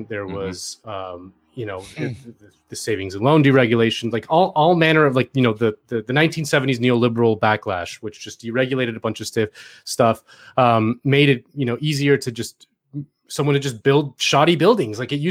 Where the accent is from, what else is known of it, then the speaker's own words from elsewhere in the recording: Miami, Florida, United States; I'm from Miami, also, just in case anyone didn't know, listening at home. I went back home a few weeks ago